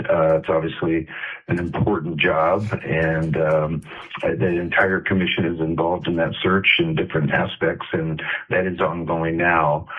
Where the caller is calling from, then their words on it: Anchorage, Alaska, United States; I'm calling from Anchorage, Alaska.